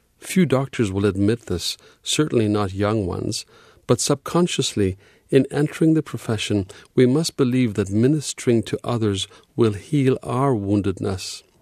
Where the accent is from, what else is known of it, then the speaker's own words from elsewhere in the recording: Ethiopia; I was born in Ethiopia of expatriate parents and had all my education there. So I knew the land well